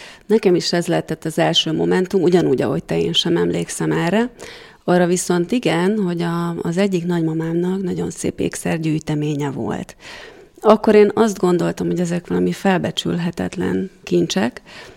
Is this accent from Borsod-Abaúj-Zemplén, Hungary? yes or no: no; Kecskemét, Bács-Kiskun, Hungary; én kecskeméti vagyok, és ez a nagymamám ráadásul egy tanyán élt